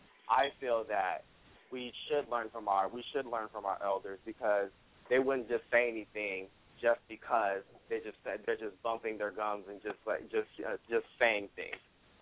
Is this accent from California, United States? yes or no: yes; Sacramento, California, United States; Hello, guys. I'm from Sacramento.